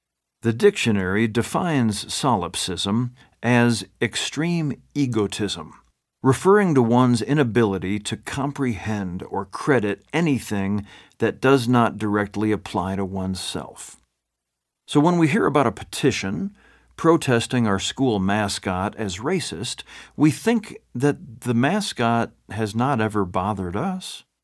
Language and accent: English; Minooka, Illinois, United States; My hometown of Minooka, Illinois, counted 11,000 souls, give or take, in the last census, including about 92% white people and between 2 and 3% black people